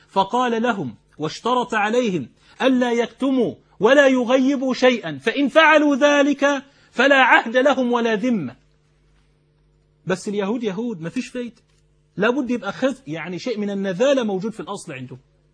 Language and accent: Arabic; Egypt; طبعا احنا عندنا في مصر الآن النائب العام يشتغل بالأوراق